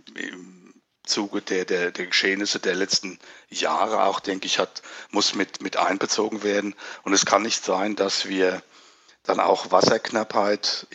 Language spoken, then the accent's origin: German; Rhineland-Palatinate, Germany; In meiner Heimat jetzt hier, ich sitze in der Pfalz